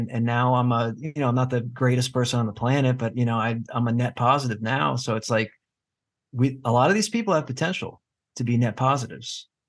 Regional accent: California, United States; I was raised in California.

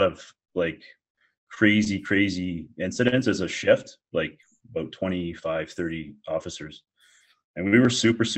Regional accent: Pickering, Ontario, Canada; also born or lived in Scarborough; Yeah, I Scarborough like every other kid, and then my parents moved us to Pickering, where I would say I'd be more or less than anything raised there.

